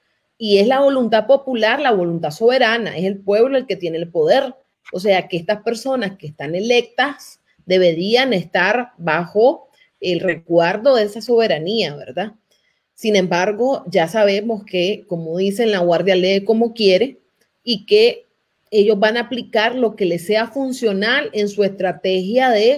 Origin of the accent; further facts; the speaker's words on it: Nicaragua; realmente como nicaragüense y como una persona que ve todos los días lo que pasa